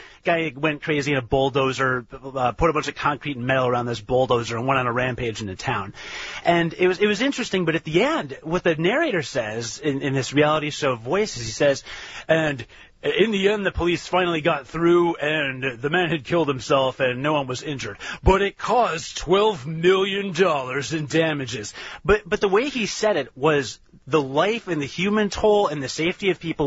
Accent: Rockford, Illinois, United States; Well, listen, I'm from Rockford, and I hate that I have family members there, because Rockford is very violent right now.

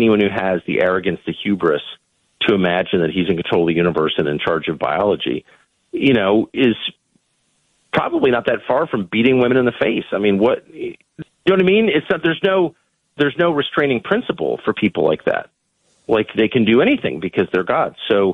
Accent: United States; I say this with pride as an American

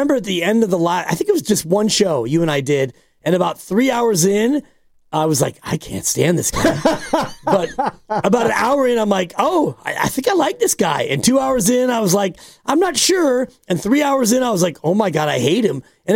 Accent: California, United States; We grew up in Marin, but I grew up in the 60s and 70s in Marin, and my parents didn't have a lot of money.

